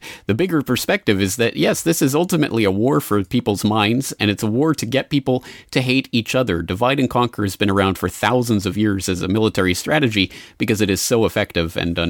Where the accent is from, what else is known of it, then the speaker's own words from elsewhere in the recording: Canada; now in Japan; because I'm a Canadian in Japan.